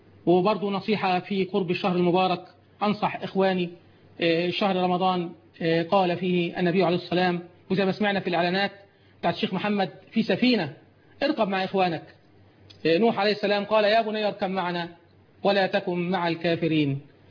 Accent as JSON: {"language": "Arabic", "country": "Egypt", "said": "اللهم اجعل بلدنا مصر بلد أمن وأمان"}